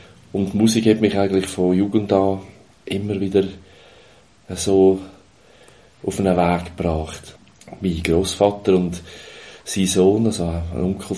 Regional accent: Uri, Switzerland; ins Urnerland von Art, wo ich aufgewachsen bin, in das, ja, an den Fuss vom Gotthard-Massiv.

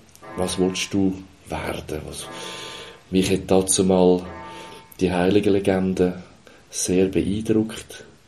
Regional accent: Uri, Switzerland; ins Urnerland von Art, wo ich aufgewachsen bin, in das, ja, an den Fuss vom Gotthard-Massiv.

